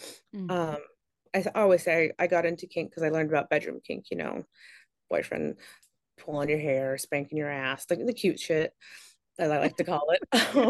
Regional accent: Southern US, United States; I grew up in the Bible Belt. I grew up a very traditional Southern home. I was raised a Southern Belle.

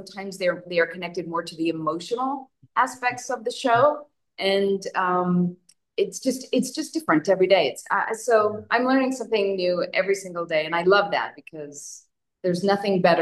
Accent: Westbury, New York, United States; born there; I was born Long Island Jewish, with a in Westbury, and then we moved when I was one to F

